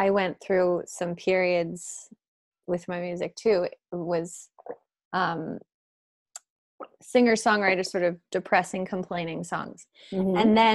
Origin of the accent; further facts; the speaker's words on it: Antibes, Provence-Alpes-Côte d'Azur, France; I grew up in the south in Antibes. Near Nice.